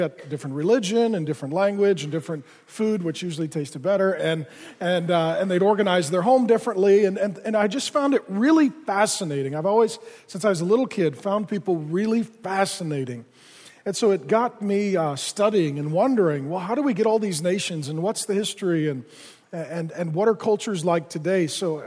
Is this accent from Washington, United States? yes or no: yes; Seattle, Washington, United States; I grew up in South Seattle, right by the airport. And it was a very, very diverse neighborhood